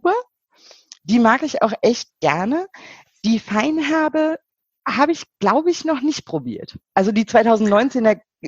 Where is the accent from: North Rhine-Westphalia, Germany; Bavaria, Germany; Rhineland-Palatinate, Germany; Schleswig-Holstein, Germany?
Rhineland-Palatinate, Germany; ich bin hier an der Weinstraße mit viel Wein aufgewachsen